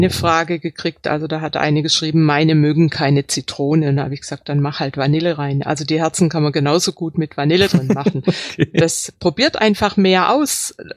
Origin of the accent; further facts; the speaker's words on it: Baden-Württemberg, Germany; das ist so ein Klassiker bei uns im Schwabenland